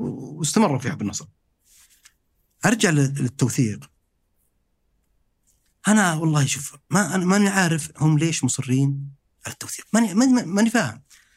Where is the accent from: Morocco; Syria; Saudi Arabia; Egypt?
Saudi Arabia; Rafha, Northern Borders; عندنا في الشمال يعني في رفحة كمدينة صغيرة رفحة أيضا منقسمة نصر وهلال.